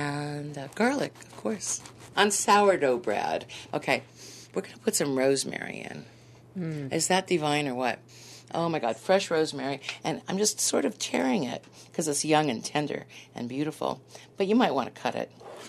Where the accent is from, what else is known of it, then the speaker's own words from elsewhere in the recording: California, United States; And we're going to have green chili and cumin just because I'm from California.